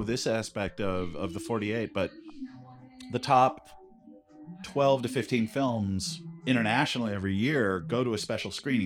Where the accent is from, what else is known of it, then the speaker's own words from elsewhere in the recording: San Jose, California, United States; I grew up in San Jose, California.